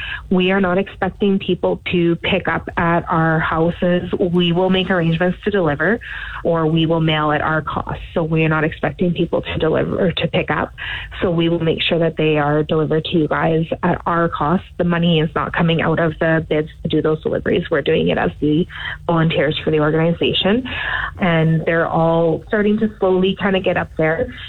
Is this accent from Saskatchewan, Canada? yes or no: yes; Scott, Saskatchewan, Canada; We're from all over the province. I'm from Scott.